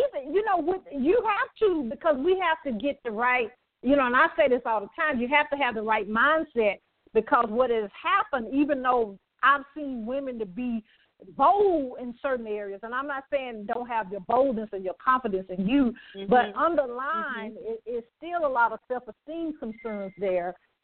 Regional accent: the South, United States; You know, I'm from the South.

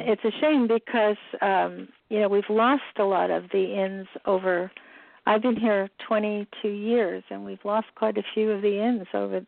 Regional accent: Avon, New Jersey, United States; I am. I grew up in Avon, which is a small town, just two towns north of Spring Lake.

